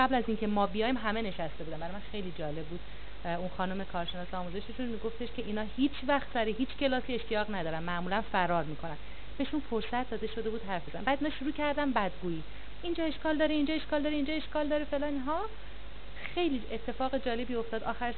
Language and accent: Persian; Shiraz, Fars, Iran; با اینکه من خودم بچه شیرازم ولی من اون شهرستان تا حالا نرفته بودم